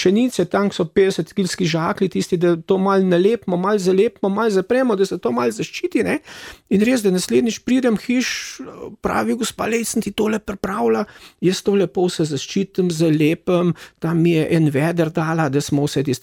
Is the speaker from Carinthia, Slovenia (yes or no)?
no; Hrastnik, Central Sava, Slovenia; Jaz sem rodom iz Hrastnika.